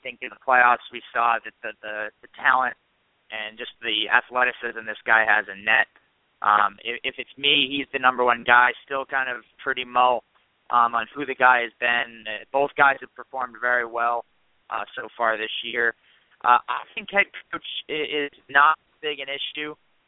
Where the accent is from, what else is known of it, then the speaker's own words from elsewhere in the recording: Boston, Massachusetts, United States; I have the Boston Bruins. We know this is a soft spot for me, my hometown team.